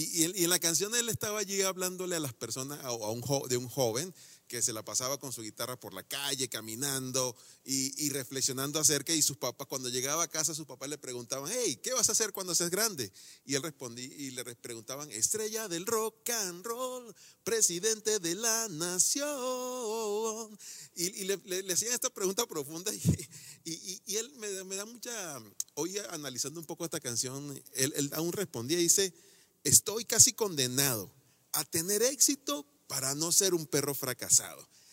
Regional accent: Venezuela; en mi país, quizás Venezuela, quizás es una forma común de decirle a alguien: estás verde

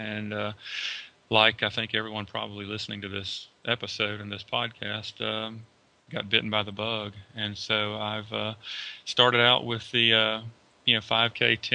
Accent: Georgia, United States; I am. I'm from Georgia.

